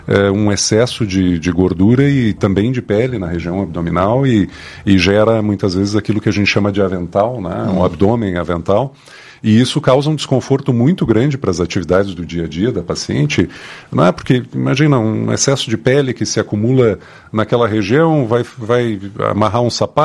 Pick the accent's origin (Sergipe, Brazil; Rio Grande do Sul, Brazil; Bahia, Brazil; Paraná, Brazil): Rio Grande do Sul, Brazil; Nós somos de uma região, nós somos gaúchos, tomamos bastante chimarrão